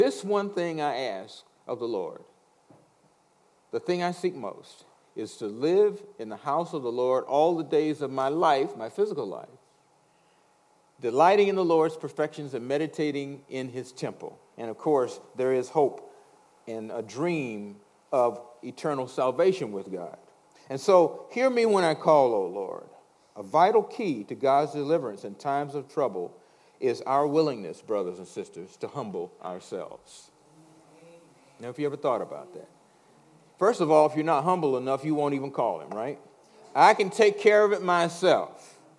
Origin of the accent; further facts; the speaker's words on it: the South, United States; Of course, I was brought up in the South and brought up in a Baptist church